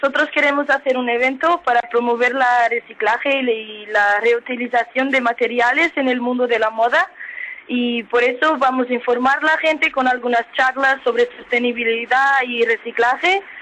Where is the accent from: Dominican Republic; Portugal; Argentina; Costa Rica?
Portugal; Spanish is a second language; Soy portuguesa